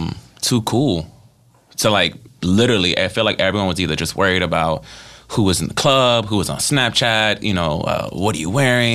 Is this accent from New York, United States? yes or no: yes; New York City, New York, United States; So, just growing up in New York City and growing up in Spanish Harlem, there was such a... It's like a freedom in that city because no one really gives a shit.